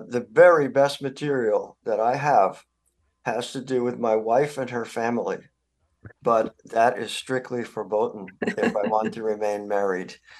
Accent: New York, United States; When I was a kid growing up in New York, there were no limits to anything.

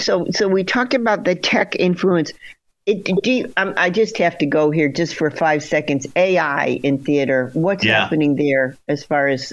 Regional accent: California, United States; we are Californian, and yes, we have a close relationship with tech.

